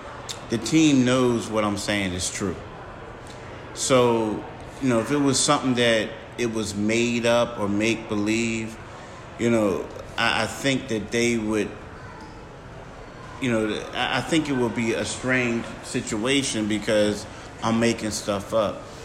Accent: Philadelphia, United States; I live in South Jersey. You know, we're from the Philly area.

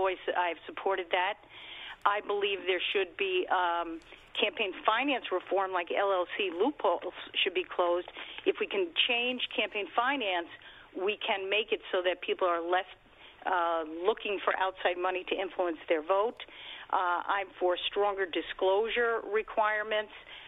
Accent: New York, United States; born and bred in Westchester, lived 18 years in White Plains, which is part of the district.

